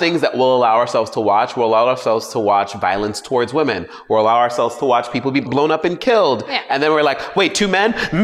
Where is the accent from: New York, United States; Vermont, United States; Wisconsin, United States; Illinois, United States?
New York, United States; New York City; I'm originally from New York City and lived in Brooklyn before moving here.